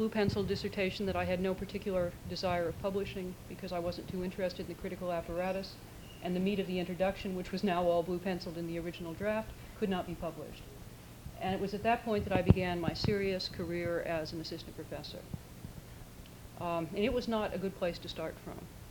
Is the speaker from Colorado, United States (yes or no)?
yes; Colorado, United States; also born or lived in Chicago; I'm from Colorado, a long time on the East Coast. I came from Chicago to the East Coast